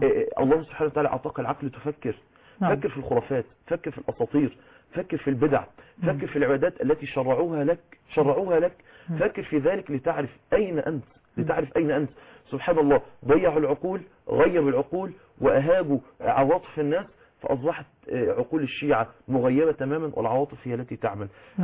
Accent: Egypt; يأتي زي المأذون مثلا عندنا في مصر

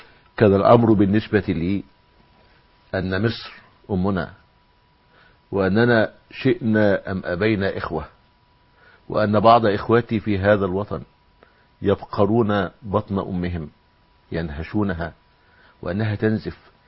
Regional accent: Al-Qassim, Saudi Arabia; أنا من القصيم

